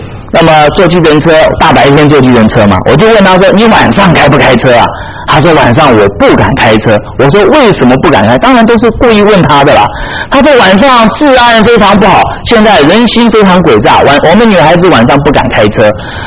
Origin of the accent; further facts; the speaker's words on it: United States; 回去告诉你母亲，我是美国来的牧师就对了啊